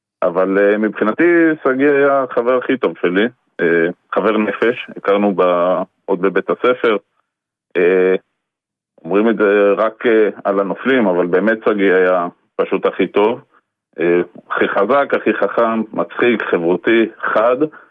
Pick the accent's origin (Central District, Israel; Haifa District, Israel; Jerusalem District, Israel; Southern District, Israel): Central District, Israel; Ra'anana; אז... מפת גדר ברעננה